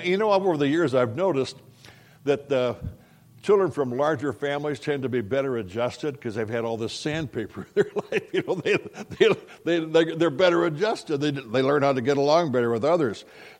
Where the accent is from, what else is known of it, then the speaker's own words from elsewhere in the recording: South Dakota, United States; You know, where I was raised in South Dakota, at that latitude, we have what you probably get around here, I would imagine.